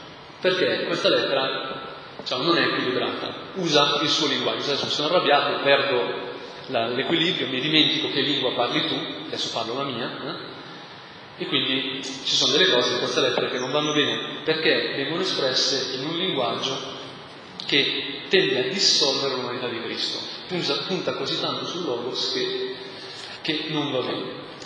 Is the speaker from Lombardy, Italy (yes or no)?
yes; Lombardy, Italy; Io sono brianzolo e la Brianza è piena di immagini della Madonna che allatta